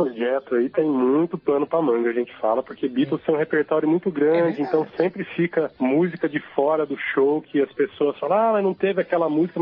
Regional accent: Piracicaba, São Paulo, Brazil; Ainda a gente tem dia 28 de maio em Piracicaba, né, minha terra natal.

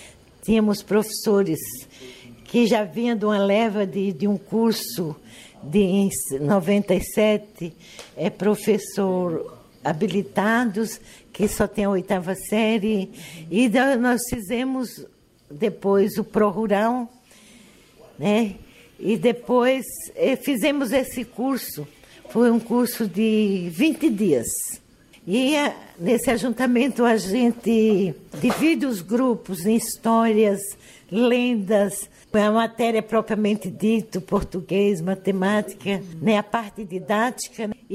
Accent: São Caetano, Pernambuco, Brazil; born there; moved away as an adult; also born or lived in Mato Grosso do Sul; now in Apuí, Brazil; Nasci em São Caetano, no estado de Pernambuco.

